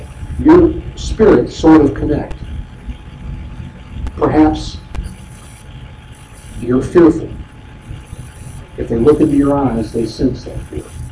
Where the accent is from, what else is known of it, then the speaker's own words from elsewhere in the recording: the South, United States; Just like they hear one of us, they don't know exactly which state we're from, but they know we're from the South somewhere.